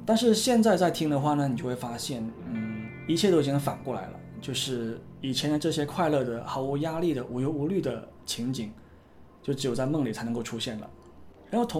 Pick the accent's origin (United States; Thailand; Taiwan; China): China; Guangdong; 因为我们广东人嘛，都比较喜欢考回广东的学校，然后大部分都是考到了广州